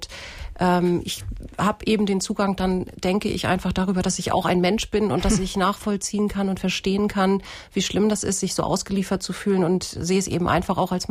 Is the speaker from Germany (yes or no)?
yes; Kiel, Schleswig-Holstein, Germany; Ich bin in Kiel geboren und aufgewachsen. Ich bin Tochter eines ägyptischen Vaters, der hier nach Kiel gekommen ist zum Studium